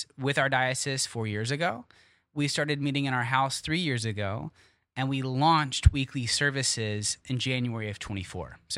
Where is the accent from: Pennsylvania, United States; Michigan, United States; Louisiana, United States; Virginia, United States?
Virginia, United States; I am from Virginia, the great state, or rather Commonwealth of Virginia.